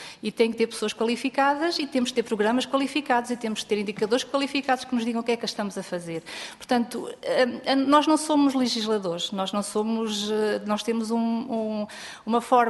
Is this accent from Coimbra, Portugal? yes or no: yes; Condeixa, Coimbra, Portugal; eu sou de Condeixa